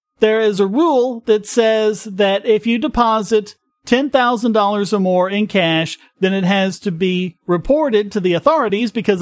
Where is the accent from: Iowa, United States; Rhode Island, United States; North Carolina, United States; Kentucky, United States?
North Carolina, United States; So this story that I've linked to has a story from my home state of North Carolina.